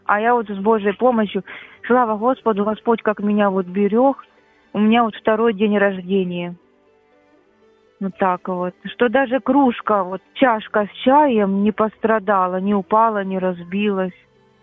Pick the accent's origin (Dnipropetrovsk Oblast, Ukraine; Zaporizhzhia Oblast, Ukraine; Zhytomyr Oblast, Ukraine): Dnipropetrovsk Oblast, Ukraine; Meliorative; Я із Дніпропетровської області, на Московського району, поселок городського типу, меліоративний. Ну, зараз я там не проживаю